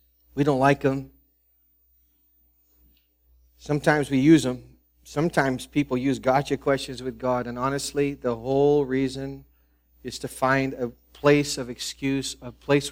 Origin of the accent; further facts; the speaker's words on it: United States; Yeah, you're part of it as an American.